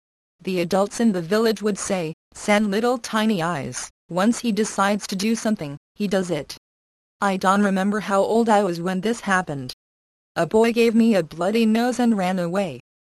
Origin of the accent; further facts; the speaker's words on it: North Korea; moved away; I once visited North Korea for a short while, in 1991. I went to my hometown for the first time in 48 years